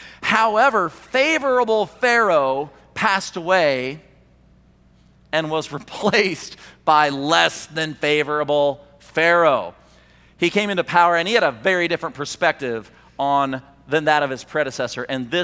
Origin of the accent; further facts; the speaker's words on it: the Ozarks, United States; Anyway, and I'm from the Ozarks.